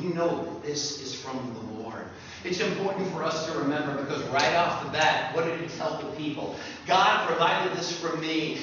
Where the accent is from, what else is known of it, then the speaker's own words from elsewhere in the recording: Arizona, United States; Listen, I'm from Arizona. We don't have Eggman's out there